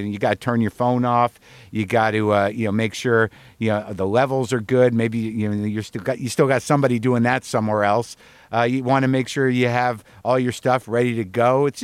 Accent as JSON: {"language": "English", "country": "United States", "said": "something about being American where, you know, when these basic sort of freedoms, the freedom to shop, are taken away from us"}